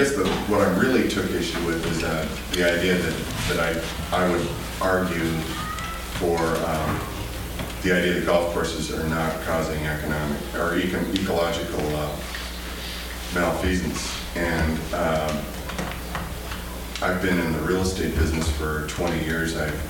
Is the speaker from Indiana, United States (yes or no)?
no; Bellevue, Washington, United States; from Bellevue, Washington